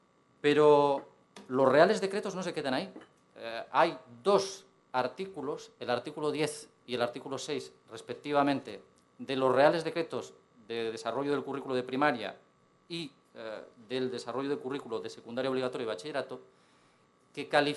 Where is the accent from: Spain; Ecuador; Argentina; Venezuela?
Spain; en lo que somos como españoles